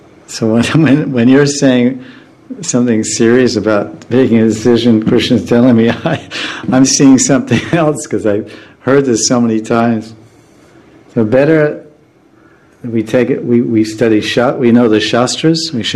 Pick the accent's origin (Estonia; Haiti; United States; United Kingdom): Estonia; I'm not from Russia, I'm from Estonia. And we have our own characteristics, we have our own culture, we even have our own language.